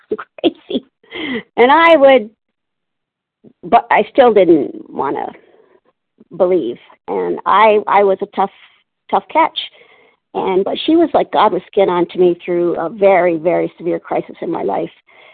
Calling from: Palmdale, California, United States; I'm calling from Palmdale, California.

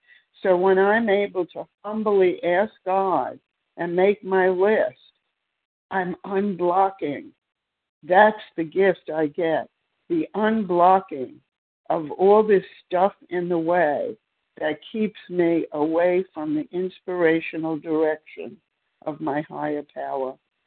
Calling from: Maryland, United States; from Maryland.

